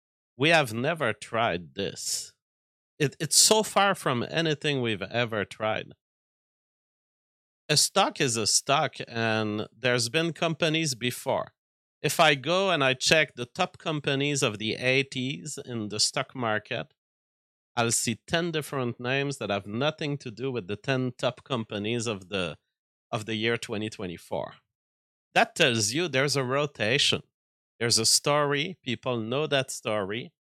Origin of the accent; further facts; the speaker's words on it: United States; I'm technologically enthusiast, and I'm an American